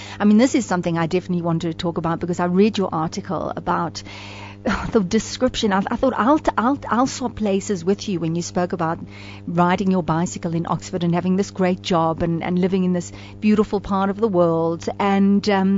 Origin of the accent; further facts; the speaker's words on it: South Africa; because we are South African and we love our country, and we're here and we're sticking it out